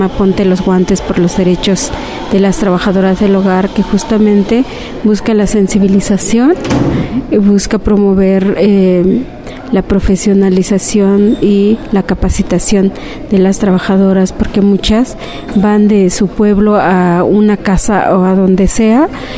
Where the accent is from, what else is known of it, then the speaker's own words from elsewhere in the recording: Oaxaca, Mexico; now in Mexico City, Mexico; yo vine del estado de Oaxaca para el DF y empecé a trabajar como empleada del hogar. Trabajé durante 22 años